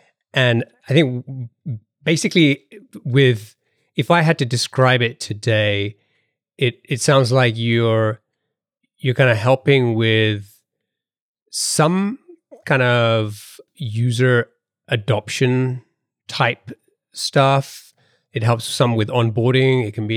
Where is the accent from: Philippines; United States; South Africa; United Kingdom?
United Kingdom; accent: British; my British accent is still... can't shake it off completely.